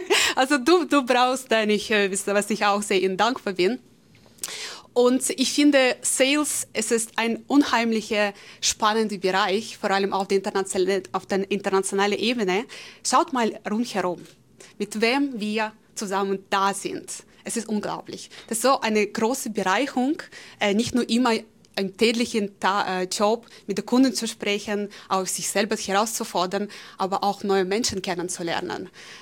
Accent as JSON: {"language": "German", "country": "Russia", "second_language": "German", "moved": "yes", "lives_now": "Germany", "said": "Weil meine Geschichte fängt ganz, ganz weiterhin in Russland. Ich komme ursprünglich aus Provinz, City."}